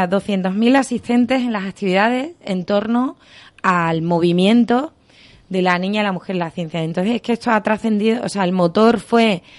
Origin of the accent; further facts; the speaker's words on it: Badajoz, Extremadura, Spain; un cole de mi tierra, de Badajoz, ahí que me sale el acento de repente.